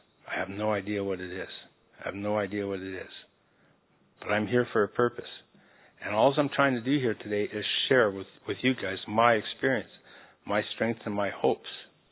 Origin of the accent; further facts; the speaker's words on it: Calgary, Alberta, Canada; also born or lived in Las Vegas, United States; I'm from Calgary, Alberta, Canada, but I also live part-time in Las Vegas, Nevada.